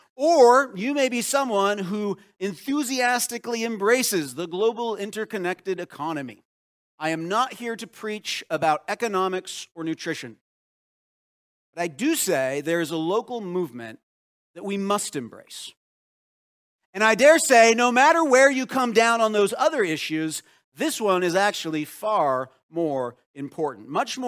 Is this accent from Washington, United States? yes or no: yes; Poulsbo, Washington, United States; I remember when Walmart came to my hometown of Paulsbo.